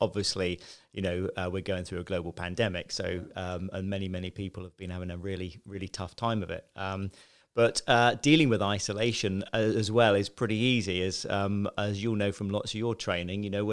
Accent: Westbourne, South East England, United Kingdom; I grew up in Chichester, Westbourne, a small village. And really ordinary childhood, you know, middle class family.

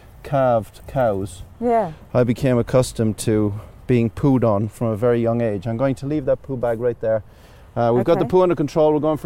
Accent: Ireland; I grew up in this in Ireland.

